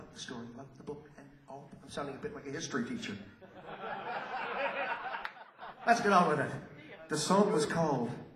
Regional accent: Canada; I'm allowed to say that. I'm Canadian.

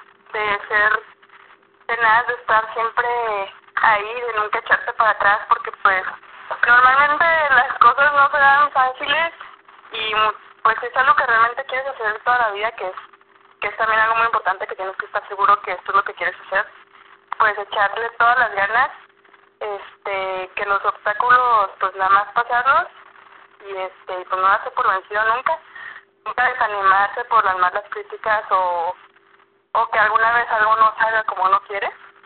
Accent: Ciudad Juárez, Chihuahua, Mexico; nosotros somos de Juárez, El Paso, o sea, somos de la frontera. Yo vivo en Juárez y Elvis vive en El Paso, pero ahí nos estamos cruzando.

